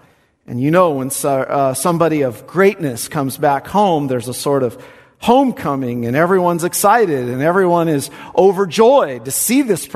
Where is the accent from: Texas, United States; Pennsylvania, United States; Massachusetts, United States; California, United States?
California, United States; Lemoore; My hometown, which is no hometown to boast of, it's kind of like Nazareth, it's called Lemoore. You know, we boast